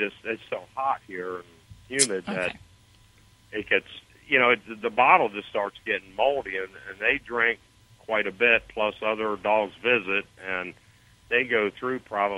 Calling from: Stuart, Florida, United States; Little north of West Palm Beach in Stuart.

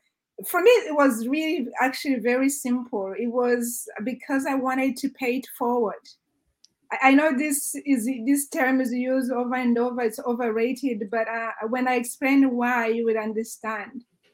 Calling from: Zurich, Switzerland; I'm hailing from Zurich, Switzerland.

